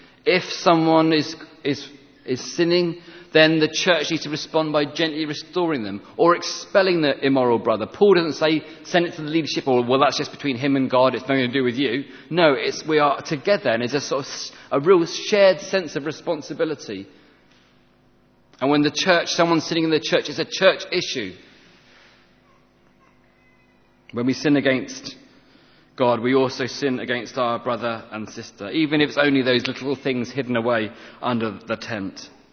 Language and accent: English; England, United Kingdom; we are football fans, we're English, but we feel shame because of what they are doing.